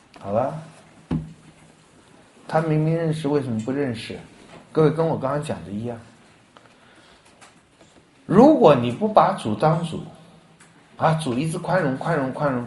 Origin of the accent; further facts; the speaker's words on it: Wenzhou, Zhejiang, China; 那个比喻可能是咱们温州人最喜欢的比喻了